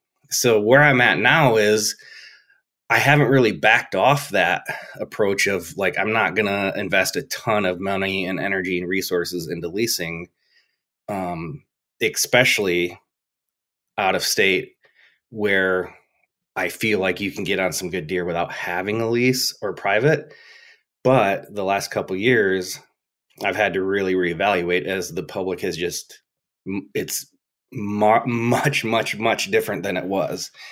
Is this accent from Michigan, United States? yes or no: yes; Michigan, United States; And growing up in Michigan, I had, you know, properties that essentially were like mine, even though they weren't.